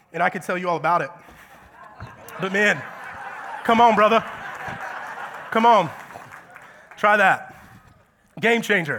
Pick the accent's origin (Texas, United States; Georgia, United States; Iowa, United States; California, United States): Georgia, United States; I'm from Georgia, okay? So this isn't a thing there.